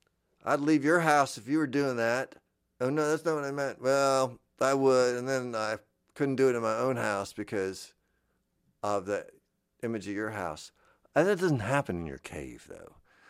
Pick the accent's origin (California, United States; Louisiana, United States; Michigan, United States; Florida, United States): Florida, United States; I grew up in Florida.